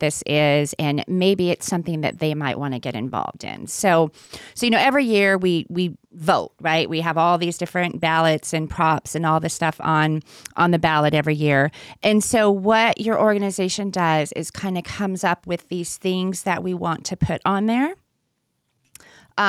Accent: California, United States; because I'm from the Bay Area, and so I was very familiar with. I lived down in Vacaville for many, many years.

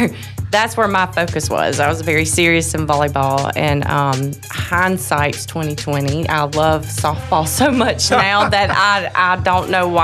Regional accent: Alexander City, Alabama, United States; So I grew up in Alexander City. I went to Benjamin Russell High School.

